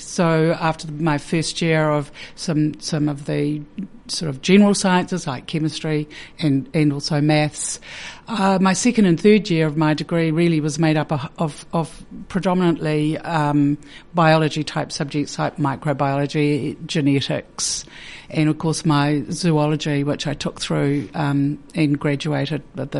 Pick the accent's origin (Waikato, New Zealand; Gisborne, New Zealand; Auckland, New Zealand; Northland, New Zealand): Gisborne, New Zealand; moved away as an adult; And I lived in Gisborne until I left school to go to university.